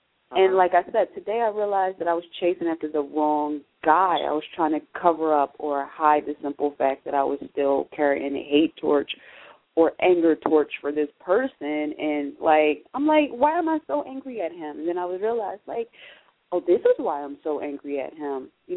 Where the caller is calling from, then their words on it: Philadelphia, Pennsylvania, United States; I'm calling from Philly.